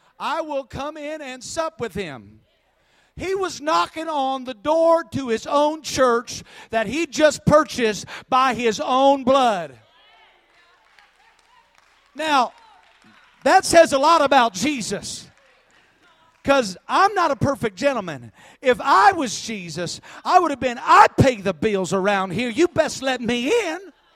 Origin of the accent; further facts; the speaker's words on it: Iowa, United States; because when I grew up, where I grew up in Iowa, there ain't a whole bunch happening.